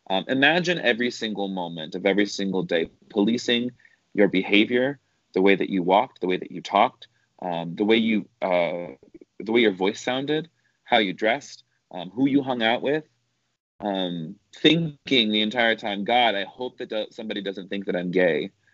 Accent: the South, United States; but I grew up in the South, which meant I grew up evangelical, and my mother was the worship leader.

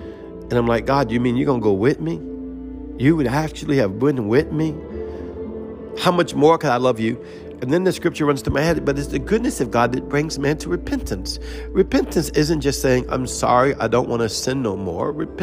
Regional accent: New Orleans, Louisiana, United States; I was on Bourbon Street. I'm from New Orleans.

